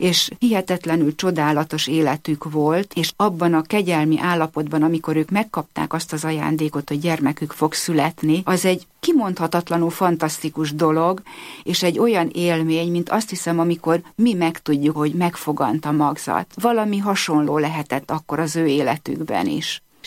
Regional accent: Hungary; mivel mi magyarok vagyunk, mindig elénekeljük a himnuszt

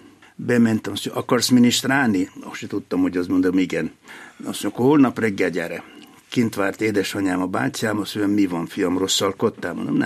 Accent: Novi Sad, Vojvodina, Serbia; born there; 1945-ben születtem, február 22-én Újvidéken. Akkor az már Jugoszlávia volt. De a Vajdaság területén akkor valami félmillió magyar élt, és nekünk megvolt egy bizonyos önállóságunk, autonómiánk. Én magyar iskolába jártam

